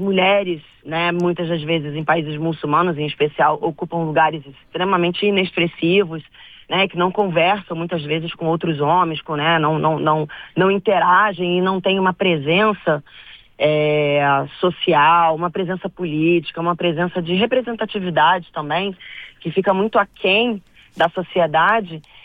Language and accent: Portuguese; Brazil; E viver, né, como brasileira, esse papel que o nosso país tem no cenário internacional